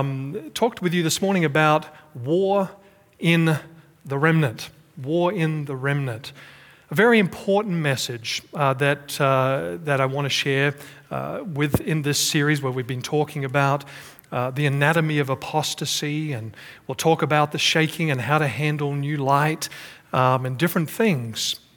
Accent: Australia; But over in my home country of Australia, they've been finding gold.

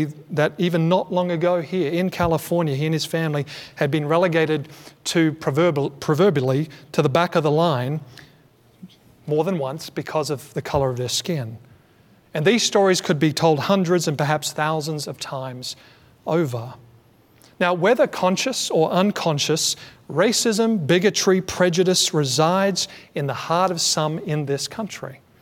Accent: Australia; I'm from Australia, and our history is not neat and it's not clean either.

